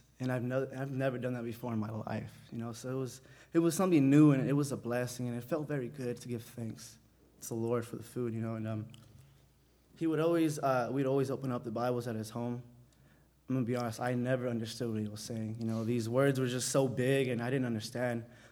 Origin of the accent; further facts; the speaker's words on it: Cathedral City, California, United States; now in Upland, United States; So I'm 19. I was born in Cathedral City. I mean, Palm Springs, was raised in Cathedral City until I was 18. Moved out here 7 months ago to Upland.